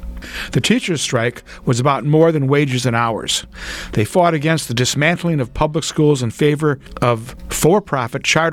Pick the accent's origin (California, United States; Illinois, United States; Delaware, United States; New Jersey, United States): Illinois, United States; Chicago; born there; now in New York, United States; Well, I was born in Chicago and moved to New York